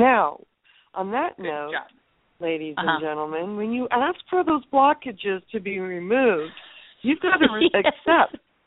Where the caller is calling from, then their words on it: California, United States; I'm calling from California